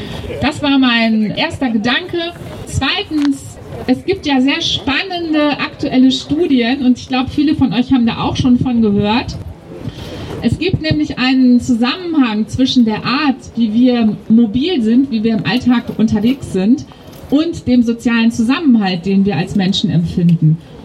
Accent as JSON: {"language": "German", "town": "Cologne", "region": "North Rhine-Westphalia", "country": "Germany", "said": "Und ich bin als Kölnerin auch stolz darauf, dass unsere kleine Stadt endlich auch Teil dieser Familie ist"}